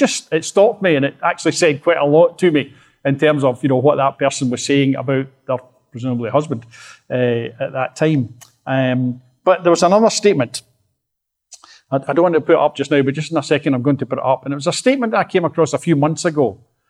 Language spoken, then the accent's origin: English; Ayr, Scotland, United Kingdom; I come from Ayr and worship at a church down in Ayr, a place called Riverside these days.